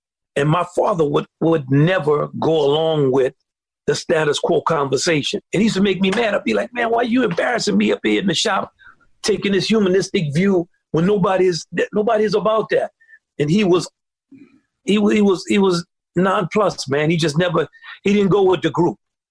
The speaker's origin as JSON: {"language": "English", "town": "Kenner", "region": "Louisiana", "country": "United States", "tie": "born or raised there", "said": "So we grew up in Kenner, which was really segregated."}